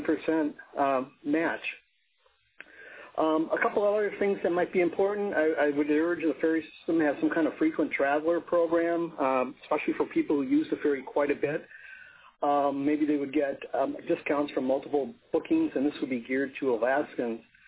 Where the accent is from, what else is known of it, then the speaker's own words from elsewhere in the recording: Midwest, United States; I'm originally from the Midwest, and I hadn't been on a ferry before.